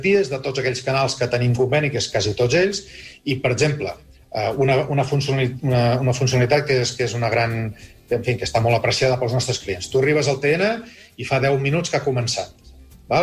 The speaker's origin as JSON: {"language": "Catalan", "town": "Vic", "region": "Catalonia", "country": "Spain", "said": "cada vegada que una gran operadora a Vic, que és d'on soc jo, guanya un client"}